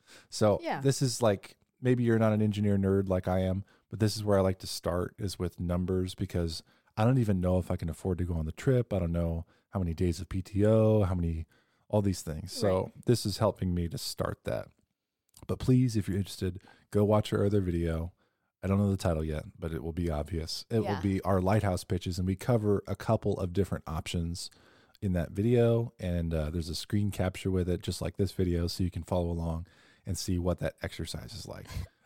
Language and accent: English; Kansas City, United States; Keep in mind, we're from Kansas City.